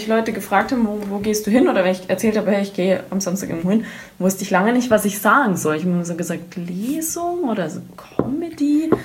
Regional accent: Munich, Bavaria, Germany; Das ist halt jetzt hier als Münchner

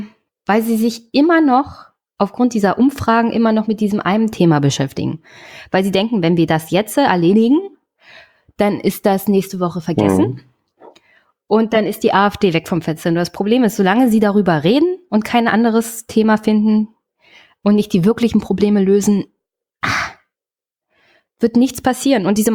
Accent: Brandenburg, Germany; Also ich komme aus Brandenburg.

